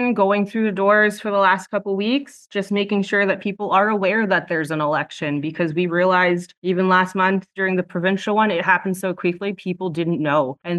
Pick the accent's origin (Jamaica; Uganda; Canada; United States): Canada; Mississauga, Ontario; now in Sarnia, Canada; I am originally from Mississauga. I moved to Sarnia in 2012, started my family here, got to know the community